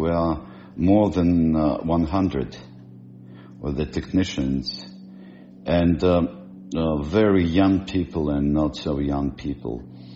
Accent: Moscow, Russia; English is a second language; I was born in Moscow, and for 66 years I'm living in Moscow. I know Moscow

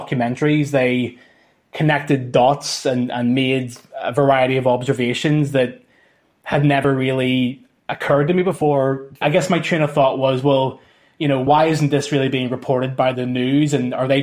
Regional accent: Belfast, Northern Ireland, United Kingdom; I'm from Belfast.

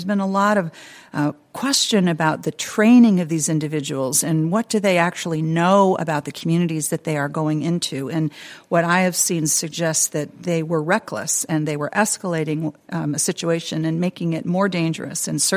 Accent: Minnesota, United States; I can tell you in my home state of Minnesota, people are just racked with grief

